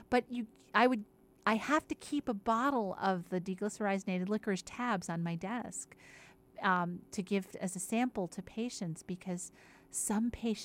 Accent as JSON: {"language": "English", "region": "New York", "country": "United States", "said": "which a lot of Italian, you know, we're from New York, and they had Italian pastries."}